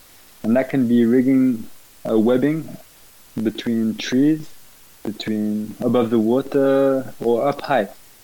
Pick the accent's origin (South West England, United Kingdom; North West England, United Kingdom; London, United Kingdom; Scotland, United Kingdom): South West England, United Kingdom; Bristol; now in France; I'm from Bristol and I'm living in France.